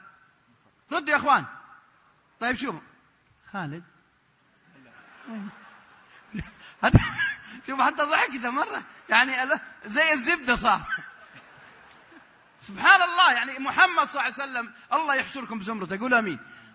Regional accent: Saudi Arabia; أنا مرة كنت محاضرة زي كذا عندنا في السعودية

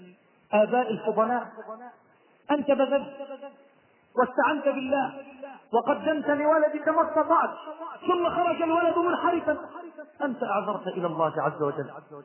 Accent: Egypt; بلدنا مصر

